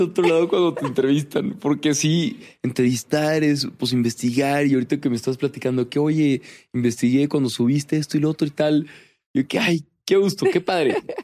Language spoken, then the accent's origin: Spanish; Torreón, Coahuila, Mexico; also born or lived in Monterrey; Yo soy de Torreón, me voy a Monterrey, y cuando me voy a Monterrey, pues llegas como estudiante foráneo